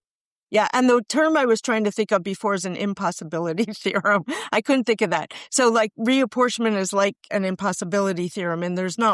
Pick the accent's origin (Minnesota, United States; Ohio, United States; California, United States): Minnesota, United States; And because I was from Minnesota, I didn't really want to work for one of my delegation